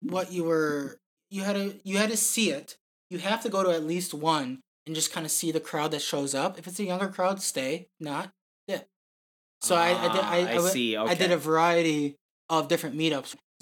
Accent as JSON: {"language": "English", "region": "Minnesota", "country": "United States", "said": "I'm from Minnesota, and not a lot of people know where that is. It's a state in the U.S. It's in the middle up."}